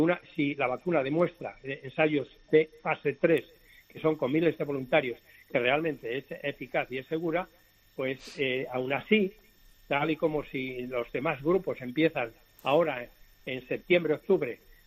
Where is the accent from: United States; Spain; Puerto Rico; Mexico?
Spain; que tenemos la capacidad como científicos españoles de poder ser tan competitivos o más que los demás grupos a nivel internacional.